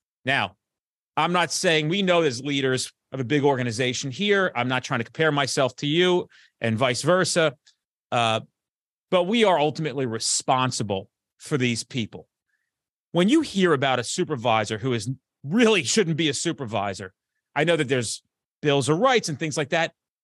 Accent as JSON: {"language": "English", "town": "Bronx", "region": "New York", "country": "United States", "said": "oh, where are you from? I'm from the Bronx."}